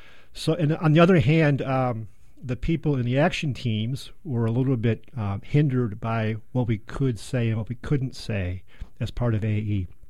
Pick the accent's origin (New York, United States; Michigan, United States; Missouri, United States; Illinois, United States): Michigan, United States; Yeah, so I grew up in Michigan. I got my bachelor's from the University of Michigan.